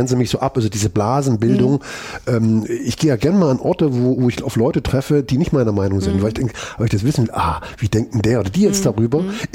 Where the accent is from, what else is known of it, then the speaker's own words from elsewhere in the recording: Gera, Thuringia, Germany; born there; Gera, wo ich geboren bin